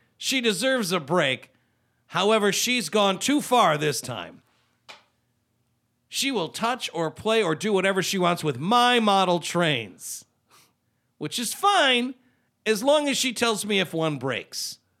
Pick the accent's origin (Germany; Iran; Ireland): Germany; now in Miami, United States; I'm 28, and I'm from Germany. We met in Germany, and between us, we speak German. I don't know how to speak Spanish. We moved to Miami 6 months ago because of his job